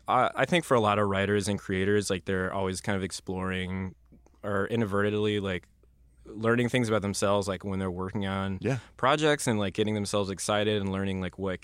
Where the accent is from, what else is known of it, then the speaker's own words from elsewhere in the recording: Midwest, United States; My mother is gay, and we were growing up in the Midwest